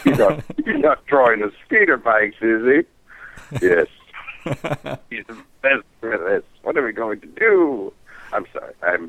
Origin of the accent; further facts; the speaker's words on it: Washington, D.C. area, United States; I grew up in Leanne, you know, in the D.C. area with Air and Space Museum.